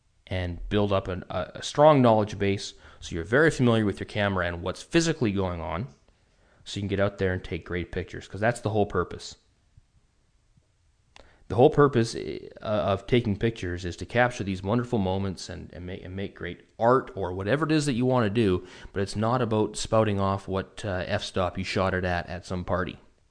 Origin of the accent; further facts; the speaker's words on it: Vancouver, British Columbia, Canada; I'm from Vancouver, Canada